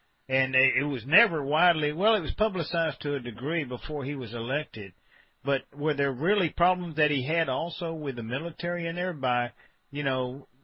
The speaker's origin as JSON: {"language": "English", "region": "Texas", "country": "United States", "said": "You know, we're from Texas down here. We like truckers and stuff."}